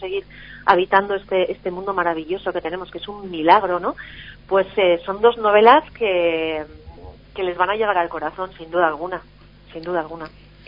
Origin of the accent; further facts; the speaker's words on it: Ormaiztegi, Basque Country, Spain; Y cuál es mi sorpresa cuando descubro que aquí en mi pueblo, en Ormaiztegui, hay un chico